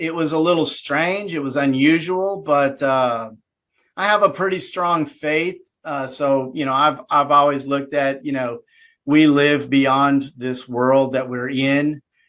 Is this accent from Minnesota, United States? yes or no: yes; Minnesota, United States; born there; now in Alabama, United States; No, I was born up in Minnesota. And I've been living in Alabama since 1997.